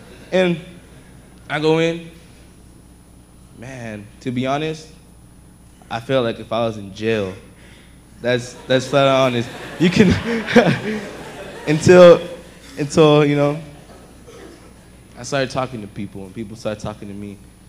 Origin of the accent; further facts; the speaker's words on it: Yakima, Washington, United States; also born or lived in Top Notch; I was born in Top Notch, Washington, raised in Yakima all my life.